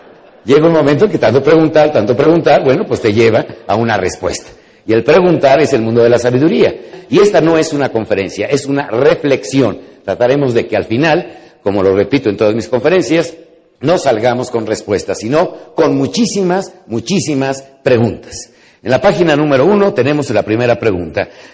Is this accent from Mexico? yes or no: yes; Mexico; pero los mexicanos con una sola palabra entendemos muchos significados sin necesidad de muchas explicaciones